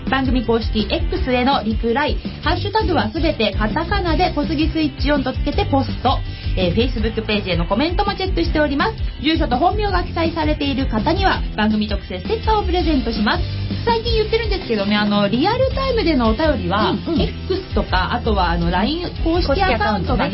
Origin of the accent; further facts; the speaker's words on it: Kawasaki, Kanagawa, Japan; 私はこの幸い区のね、うん、出身ですし